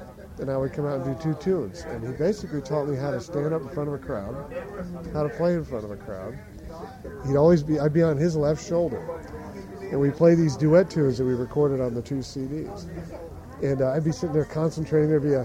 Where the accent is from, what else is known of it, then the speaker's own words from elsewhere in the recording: West Point, New York, United States; Well, I grew up near West Point Military Academy in New York